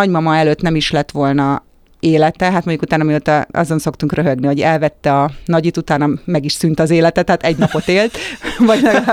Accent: Budapest, Hungary; én itt laktam, én a Kodály köröndön születtem, ott éltem gyerekként

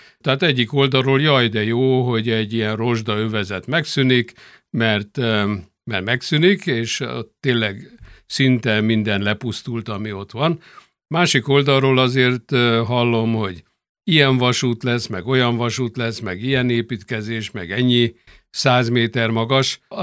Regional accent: Budapest, Hungary; a Liget mellett születtem, ott voltam gyerek.

